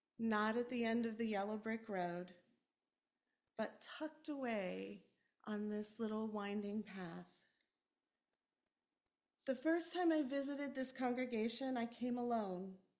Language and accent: English; Kansas, United States; Growing up in Kansas, the story of the Wizard of Oz is one that is woven through the memories of my childhood.